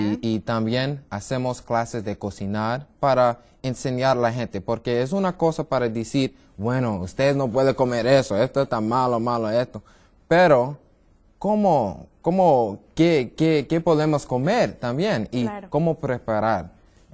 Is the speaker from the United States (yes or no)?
yes; Brooklyn, New York, United States; Spanish is a second language; soy de Brooklyn, New York, y mis papás son de diferentes partes. Mi papá es italiano, mi mamá de Trinidad y Tobago